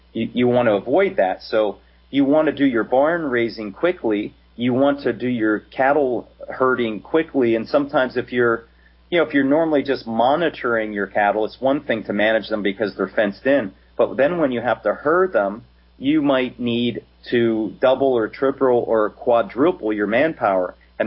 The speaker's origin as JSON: {"language": "English", "region": "Pennsylvania", "country": "United States", "said": "I'm from Pennsylvania."}